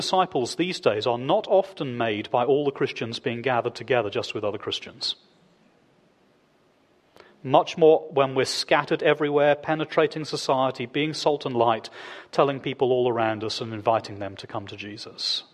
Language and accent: English; United Kingdom; I do a lot of the time because I'm a Brit.